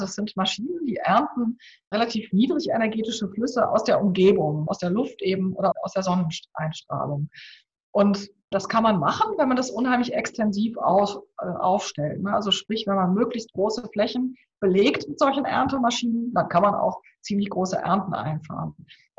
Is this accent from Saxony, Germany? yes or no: yes; Leipzig, Saxony, Germany; Zum Beispiel in meiner Heimatstadt Leipzig, der ich, also seit 20 Jahren wohne ich in Leipzig